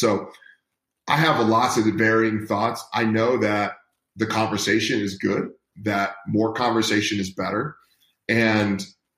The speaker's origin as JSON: {"language": "English", "region": "California", "country": "United States", "tie": "born or raised there", "said": "You know, I grew up in the Bay Area. I was a 49er fan."}